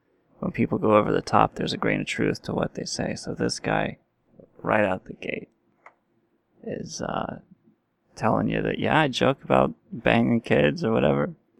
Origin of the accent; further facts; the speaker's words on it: Virginia, United States; There's this fella in Virginia, my home state, Wild Bill Kilgore's home state, called ….